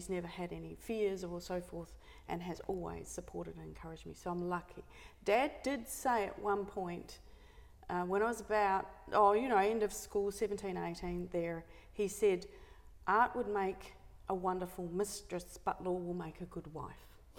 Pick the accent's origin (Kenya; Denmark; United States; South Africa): Kenya; Nakuru, Nakuru County; I was born in Kenya in Nakuru, and my father was a forester, which meant that we didn't live in the city. We grew up in the very remote backcountry